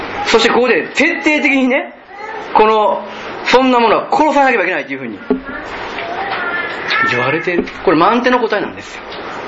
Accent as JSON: {"language": "Japanese", "region": "Kansai", "country": "Japan", "said": "いくら私たち関西人がうまくてもね"}